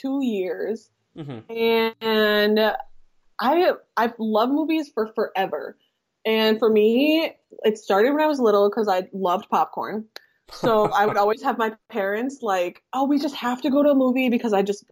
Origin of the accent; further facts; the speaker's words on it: Green Bay, Wisconsin, United States; I'm from Green Bay, so of course, every time I'm here in Green Bay, they think of the Packers.